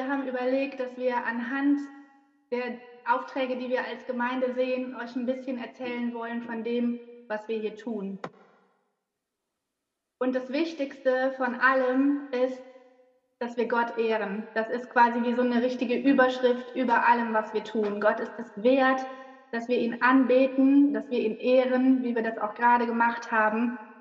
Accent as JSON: {"language": "German", "town": "Mühlen", "country": "Germany", "tie": "born or raised there", "lives_now": "Gelsenkirchen, Germany", "said": "Genau, ich bin in Mühlen aufgewachsen und es ist meine geistliche Heimat, dafür bin ich total dankbar. Und genau, wir leben in Gelsenkirchen"}